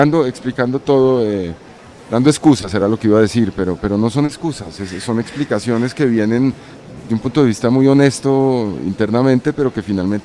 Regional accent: Bogotá, Colombia; also born or lived in Paris, France; Me crié en Bogotá, o sea, crecí en Bogotá. Digamos que soy bogotano, pero no soy cachaco. y efectivamente, pues soy libanés también.

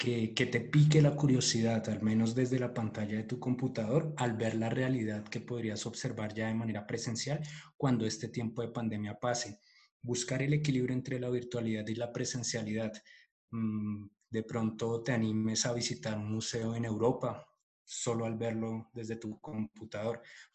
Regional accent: Colombia; vamos a disfrutar de nuestra cultura como colombianos todos juntos, ¿no?

